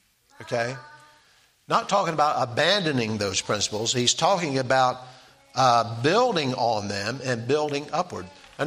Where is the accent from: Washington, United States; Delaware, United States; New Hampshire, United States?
Delaware, United States; The house that I grew up in Lower Delaware, I don't think had any insulation in it.